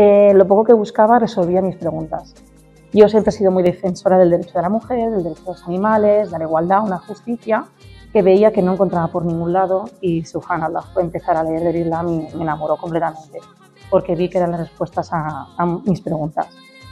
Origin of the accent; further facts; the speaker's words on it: Valencia, Valencian Community, Spain; soy de aquí de Valencia. Mi madre nos inculcaba mucho la fe en Dios.